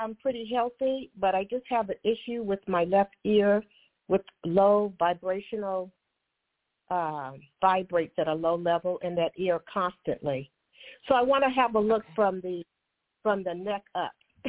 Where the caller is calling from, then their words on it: California, United States; California.